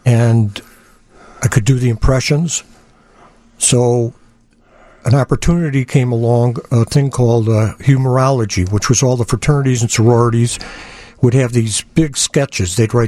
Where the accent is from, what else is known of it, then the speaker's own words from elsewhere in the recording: Chicago, Illinois, United States; I'm from Chicago.